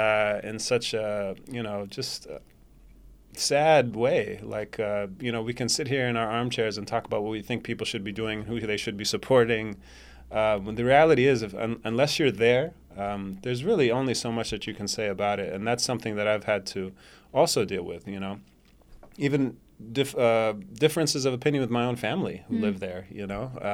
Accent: Syria; When I was growing up, I'd tell somebody I was from Syria

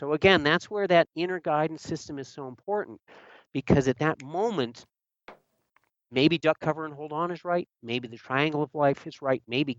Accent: Vermont, United States; now in California, United States; and I came from Vermont

